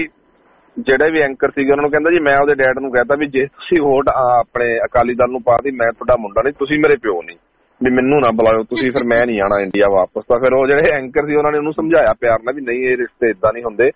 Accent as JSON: {"language": "Punjabi", "region": "Haryana", "country": "India", "tie": "born or raised there", "said": "ਅਸੀਂ ਹਰਿਆਣੇ ਤੋਂ ਆ, ਮੇਰਾ ਪਿੰਡ ਹਰਿਆਣੇ ਚ ਹੈ ਤੇ ਰਿਸ਼ਤੇਦਾਰੀ ਜਿੱਦਾਂ ਪੰਜਾਬ ਚ ਹੈ"}